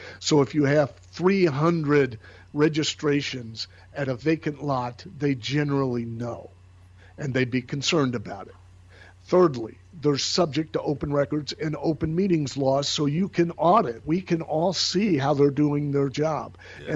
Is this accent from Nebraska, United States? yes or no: no; Kansas City, Missouri, United States; You know, you go back to Kansas City. I'm from Kansas City.